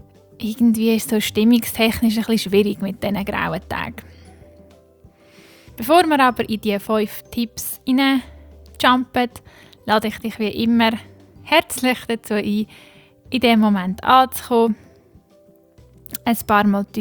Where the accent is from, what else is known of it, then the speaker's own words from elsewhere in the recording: Switzerland; vor allem bei uns in der Schweiz vermehrt grau, kalt, nass.